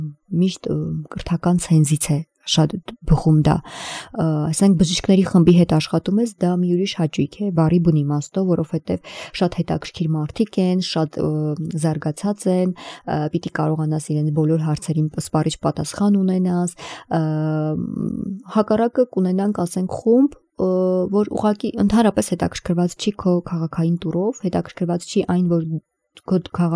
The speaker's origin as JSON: {"language": "Armenian", "town": "Gyumri", "region": "Shirak", "country": "Armenia", "said": "դա ինձ համար թե որպես գյումրեցի եւ թե զբոսաշրջությամբ զբաղվող մարդ"}